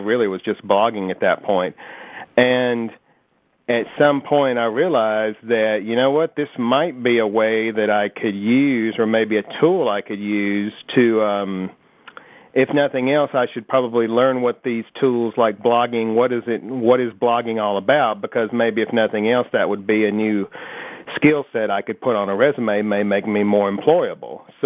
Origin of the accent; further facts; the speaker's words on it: Russellville, Alabama, United States; If I tell somebody that, oh, I'm from Russellville, Muscle Shoals, Florence area, they'll go, I have no idea where that is.